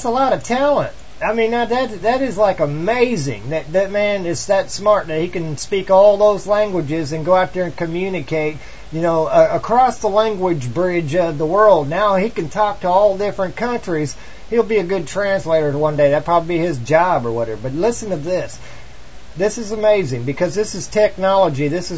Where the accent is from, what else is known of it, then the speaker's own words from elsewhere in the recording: Missouri, United States; Like, I'm from Missouri, so sometimes when I talk, I sound funny or something like that. I sound like a redneck.